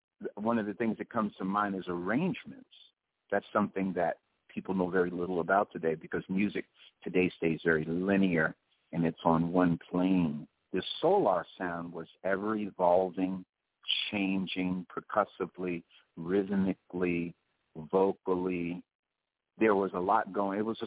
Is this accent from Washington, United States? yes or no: no; New York, United States; I mean, I'm a New Yorker, but Cali has its own sound.